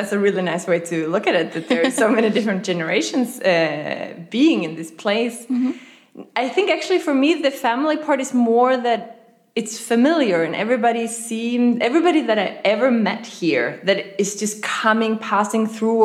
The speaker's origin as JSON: {"language": "English", "country": "Sweden", "second_language": "English", "said": "I am from Sweden."}